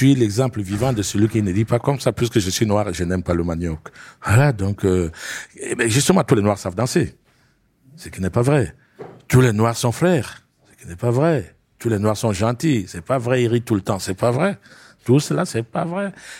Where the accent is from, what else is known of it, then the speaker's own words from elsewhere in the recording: France; je ne suis pas français seulement quand je mange le steak frites. Mais je suis français aussi